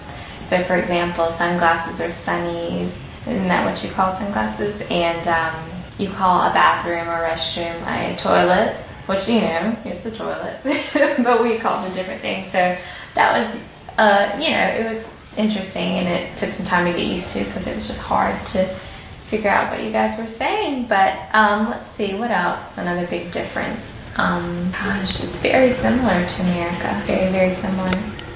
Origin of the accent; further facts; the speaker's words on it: Georgia, United States; now in Australia; I am from Georgia, and it is one of the southeastern states in the United States.